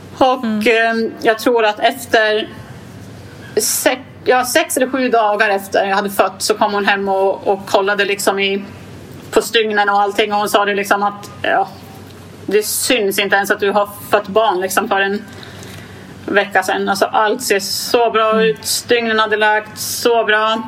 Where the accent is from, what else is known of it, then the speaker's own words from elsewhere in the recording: Gävle, Gävleborg County, Sweden; Min partner är från Helsingborg och jag är från Gävle.